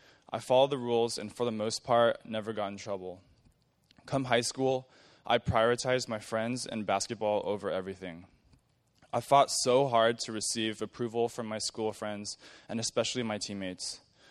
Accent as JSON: {"language": "English", "town": "Torrance", "region": "California", "country": "United States", "said": "I'm actually from Torrance, went to Torrance High School"}